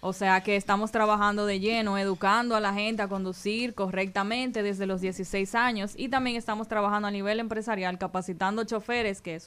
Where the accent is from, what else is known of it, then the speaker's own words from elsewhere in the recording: Santiago, Dominican Republic; soy de Santiago.